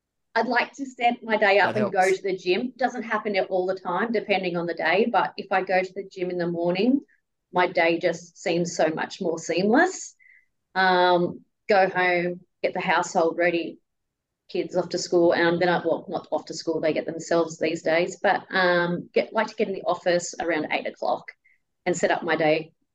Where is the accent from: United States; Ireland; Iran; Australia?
Australia; Bellingen, New South Wales; I grew up in Bellingen